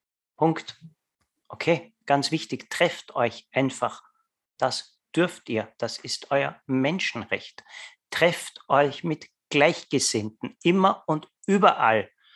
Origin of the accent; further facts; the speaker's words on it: Austria; da, wo ich wohne, ich bin ja ein Österreicher, da ist ja vieles noch wie früher